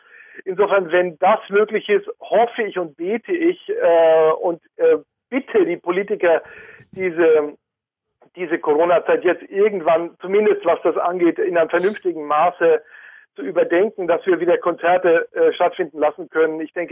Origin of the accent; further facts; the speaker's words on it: Berlin, Germany; Hamburg ist für mich als Berliner immer eine extreme Entspannung